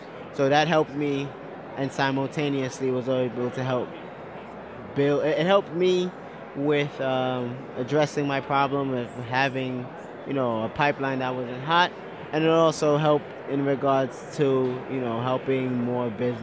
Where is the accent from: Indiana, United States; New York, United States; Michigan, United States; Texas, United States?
New York, United States; Brooklyn; I'm from Brooklyn, New York.